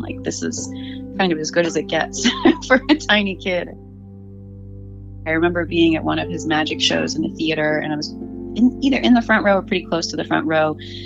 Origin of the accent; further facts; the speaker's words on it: Maryland, United States; I grew up in Baltimore County, Maryland. I was born there